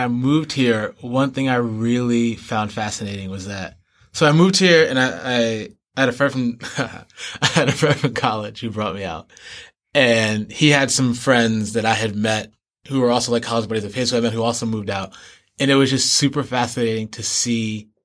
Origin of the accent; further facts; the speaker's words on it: New York, United States; I think about myself as a New Yorker in the world. And there's always a degree to which I'm always either home in New York or I'm not home